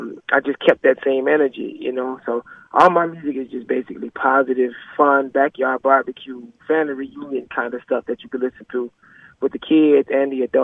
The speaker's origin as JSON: {"language": "English", "region": "Louisiana", "country": "United States", "said": "I come from Louisiana where I've never had a financial investor."}